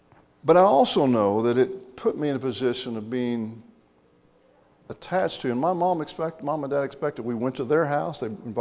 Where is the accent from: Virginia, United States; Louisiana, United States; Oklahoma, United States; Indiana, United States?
Indiana, United States; Williams; I'll just tell you my own experience growing up in Williams, Indiana.